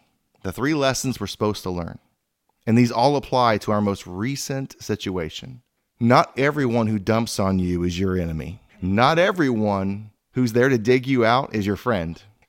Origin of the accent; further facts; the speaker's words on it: Florida, United States; Now, I came from Florida, and I've been through hurricanes